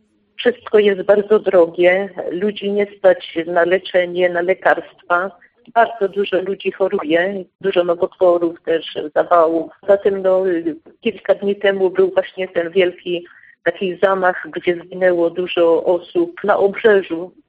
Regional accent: Opole Voivodeship, Poland; I pozdrawiam Opole, diecezję opolską, też te moje okolice właśnie, moje rodzinne strony.

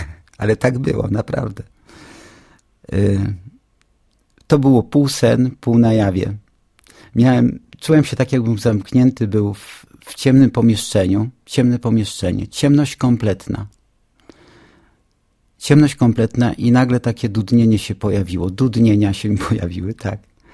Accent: Czarna Białostocka, Podlaskie Voivodeship, Poland; tam gdzie się wychowywałem, tam gdzie mieszkałem, to są moje strony rodzinne, to jest Białystok, to jest Puszcza Knyszyńska, to są lasy wokoło, to niedokładnie może to miejsce, miasto, ale właśnie to było miasteczko między Sokółką a Białymstokiem, nazywa się Czarna Białostocka.

